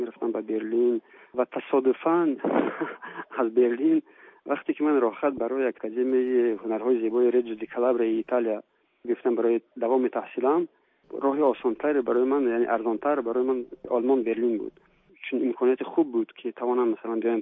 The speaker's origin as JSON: {"language": "Persian", "country": "Tajikistan", "lives_now": "France", "said": "پاسپورت تاجیکی من نگاه میدارم، ملیت تاجیکی من نگاه میدارم، هرچند که من در فرانسه حالا همچون هنرمند فرانسوی تاجیک اصل معروف شدم، بازم من تاجیکم."}